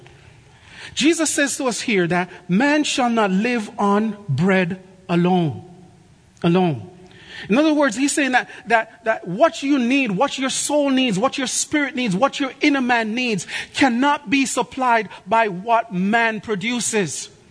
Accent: Jamaica; Now, I'm from Jamaica, and if you know anything about our culture

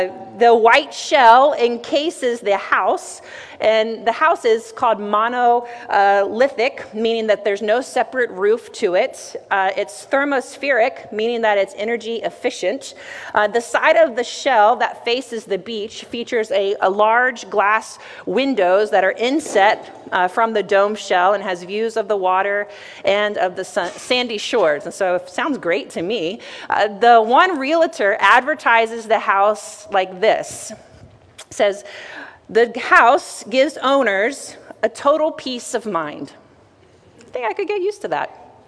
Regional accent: Virginia, United States; moved away as an adult; now in New York, United States; I grew up in Virginia, and I loved it there, and I had the opportunity to move here to New York in 2005

